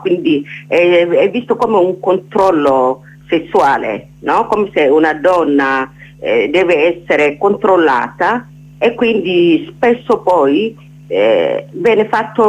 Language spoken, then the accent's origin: Italian; Tigray, Ethiopia; In questo momento, io che sono del Tigray, le violenze, come sai